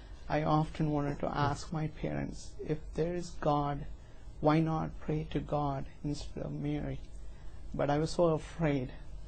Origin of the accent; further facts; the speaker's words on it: Sri Lanka; English is a second language; Well, I was born in a farming village and grew up with three sisters.